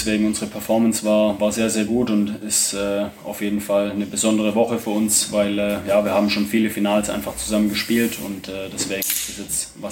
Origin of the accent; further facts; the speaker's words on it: Stuttgart, Baden-Württemberg, Germany; ich komme direkt aus Stuttgart